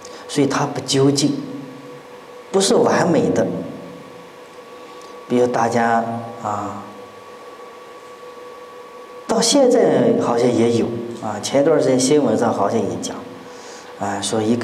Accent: China; 我们中国人向来喜欢简单啊

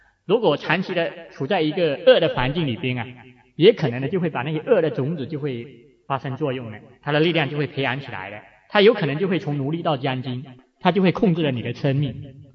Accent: China; 他虽然不像我们中国人啊蛮考道德啊

